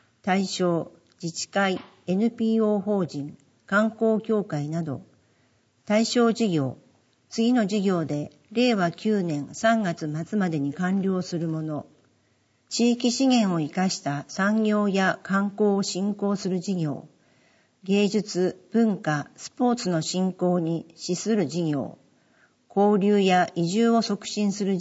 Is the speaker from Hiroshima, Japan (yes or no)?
no; Annaka, Gunma, Japan; 安中市地域おこし協力隊に着任いたしました、 … 大学卒業を機に、生まれ育った安中市に戻ってまいりました。一度市外へ出たことで、安中の豊かな自然や地域の方々の温かさを改めて実感し